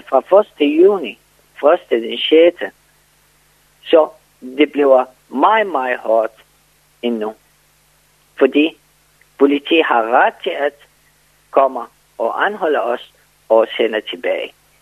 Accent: Iraq; Danish is a second language; now in Denmark; Selvfølgelig, jeg er iraker. Jeg savner mit land.

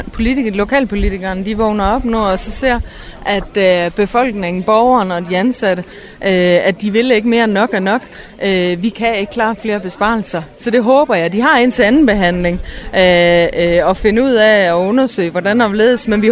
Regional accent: Frederikshavn, North Denmark Region, Denmark; Jeg kommer selv fra Frederikshavn.

